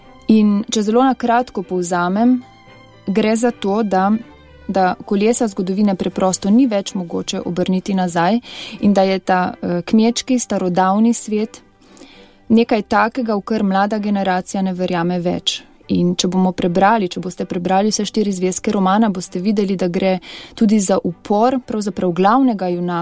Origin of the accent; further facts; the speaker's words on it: Slovenian Littoral, Slovenia; Sama sem sicer Primorka, ampak zdaj tudi že nekoliko Notranjka